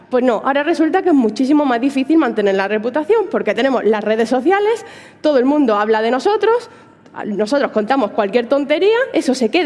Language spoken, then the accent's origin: Spanish; Granada, Andalusia, Spain; yo soy de Granada, ella de Sevilla